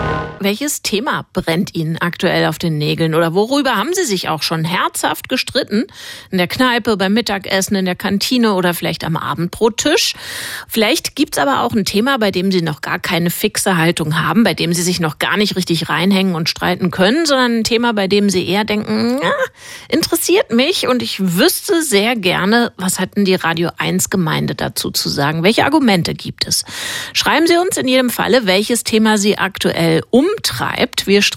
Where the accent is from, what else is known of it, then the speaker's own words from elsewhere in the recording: Hesse, Germany; Da konnte man sogar in Mittelhessen, wo ich herkomme, Skifahren.